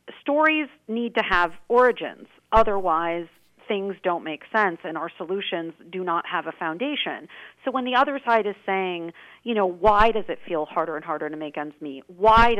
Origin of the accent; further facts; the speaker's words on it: Wisconsin, United States; I'm from Wisconsin. I live in California, but I, you know, was raised in Wisconsin.